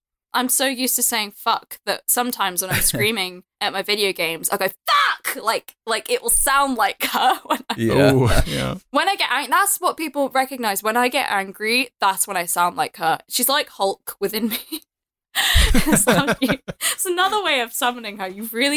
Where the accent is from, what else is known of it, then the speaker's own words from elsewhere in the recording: United Kingdom; like, that's, like, whenever I say I'm British, people are like, oh, British, kind of thing. Like, no, I'm actually... I don't speak like that.